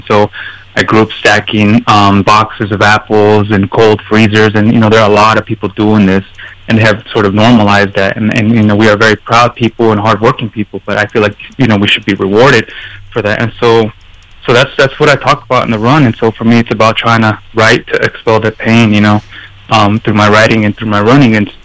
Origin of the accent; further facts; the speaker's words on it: Yakima, Washington, United States; So I was born and raised in what I say, you know, Raymond Carver cowboy country, you know, in Yak